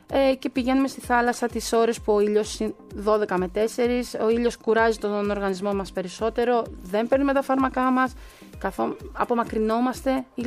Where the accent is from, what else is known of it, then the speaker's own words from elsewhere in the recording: Chania, Crete, Greece; Εγώ γεννήθηκα και μεγάλωσα στα Χανιά.